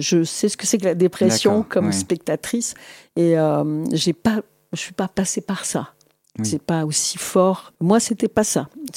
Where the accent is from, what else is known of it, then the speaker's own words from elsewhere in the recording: Montauban, Occitanie, France; J'ai grandi à Montauban.